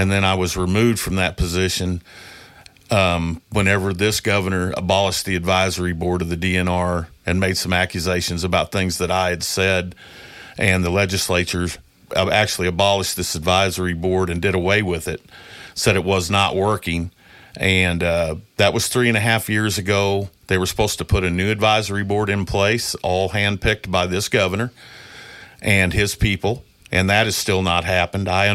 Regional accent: Illinois, United States; Well, I grew up here in Jersey County my whole life and have lived in the general area

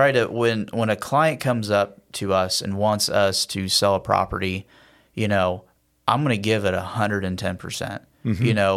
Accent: Carmelville, Illinois, United States; born and raised in Carmelville, that's what I know. And that's what I'm, you know, we're Central Illinois.

